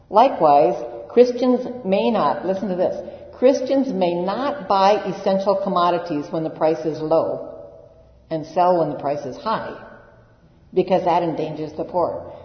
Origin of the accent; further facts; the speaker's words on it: Seattle, Washington, United States; In my city, I come from Seattle.